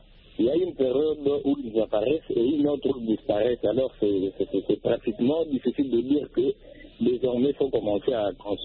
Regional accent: DR Congo; Voilà, ici chez nous en RDC

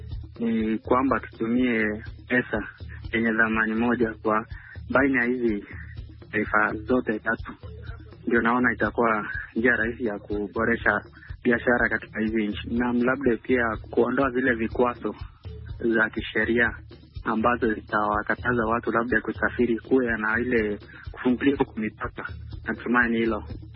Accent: Kericho County, Kenya; natoka jimbo la Kericho nchini Kenya.

